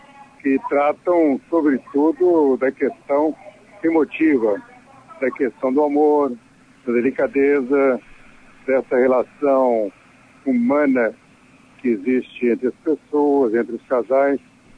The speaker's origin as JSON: {"language": "Portuguese", "region": "Minas Gerais", "country": "Brazil", "said": "o fato que eu sou mineiro, né?"}